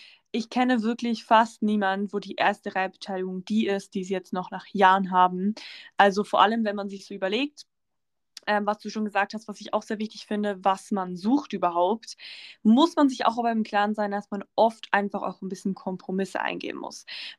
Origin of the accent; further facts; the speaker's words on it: Switzerland; ja, bei uns in der Schweiz sind viele Besitzer